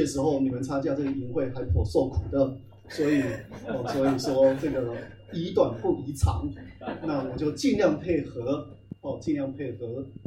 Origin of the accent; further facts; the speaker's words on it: Taiwan; 因为我们是华人，但是我们有中国的文化跟台湾的文化不太一样。我们台湾人